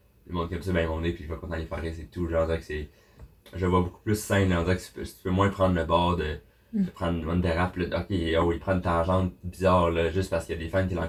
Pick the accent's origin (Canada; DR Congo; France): Canada; Chambly, Quebec; Fait moi j'ai grandi à Chambly.